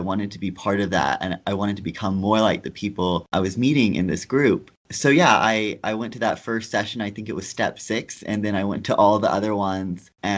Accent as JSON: {"language": "English", "town": "Conyers", "region": "Georgia", "country": "United States", "tie": "born or raised there", "lives_now": "Salt Lake City, United States", "said": "I've been in Salt Lake City for a little over 10 years now, but I grew up in Georgia in a kind of suburban town called Conyers"}